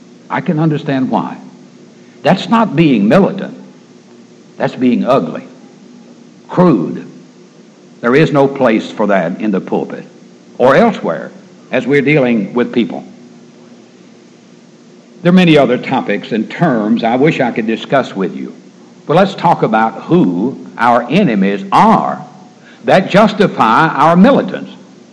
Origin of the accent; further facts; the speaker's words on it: Portland, Tennessee, United States; in my hometown, and I grew up in Portland, Tennessee.